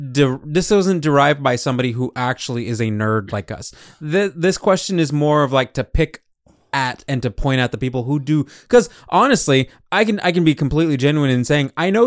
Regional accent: Texas, United States; Look, I'm from Texas.

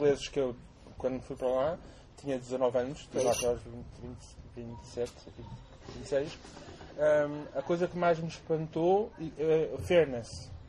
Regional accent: Portugal; não tenho hipótese, eu sou português

